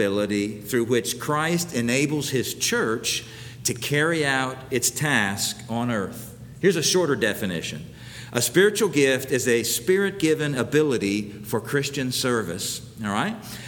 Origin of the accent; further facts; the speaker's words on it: United States; If you step back as an American, you can see some things about Americans.